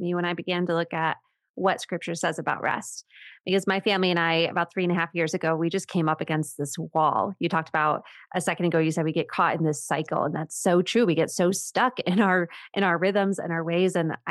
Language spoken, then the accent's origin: English; Midwest, United States; now in Colorado, United States; we live in the Rocky Mountains of Colorado. And we really moved out here. We're both from the Midwest, and we moved out here because we love the wilderness and the mountains and God's creation.